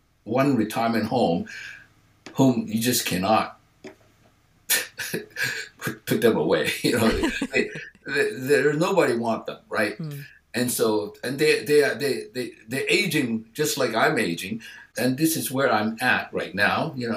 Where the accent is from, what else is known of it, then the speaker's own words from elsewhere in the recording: Hong Kong; moved away as an adult; also born or lived in United States; now in Canada; I do have a Chinese name and it's in my passport. I came from Hong Kong. I went to the United States to do an undergraduate studies in electrical engineering.